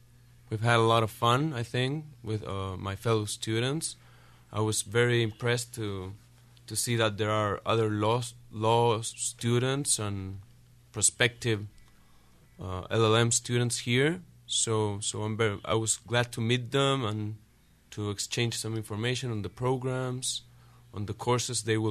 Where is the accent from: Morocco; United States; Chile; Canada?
Chile; Santiago, Santiago Metropolitan Region; I'm from Chile, from Santiago.